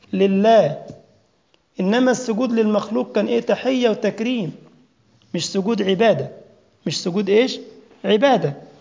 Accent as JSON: {"language": "Arabic", "country": "Egypt", "said": "وآخر عندنا في بلدنا مصر يقول لك يا جماعة"}